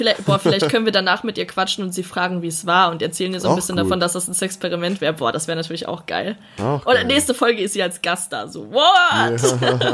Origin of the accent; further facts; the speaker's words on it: Essen, North Rhine-Westphalia, Germany; ich habe eine Freundin hier in Nähe Essen, wo ich herkomme